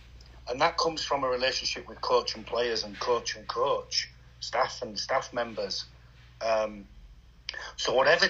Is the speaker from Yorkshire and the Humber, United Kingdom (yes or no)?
yes; Hull, Yorkshire and the Humber, United Kingdom; I'm from Hull. I want to see them both at the top of the league.